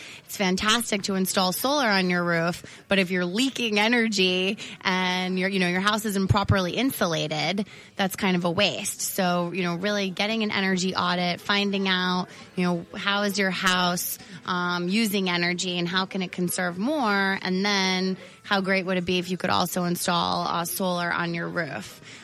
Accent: New York City, New York, United States; now in Binghamton, United States; Yes, I'm originally from New York City, and and spent the past decade in Brooklyn, but then ended up moving to Binghamton.

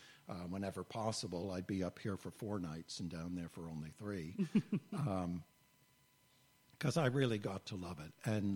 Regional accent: New England, United States; I grew up in New England

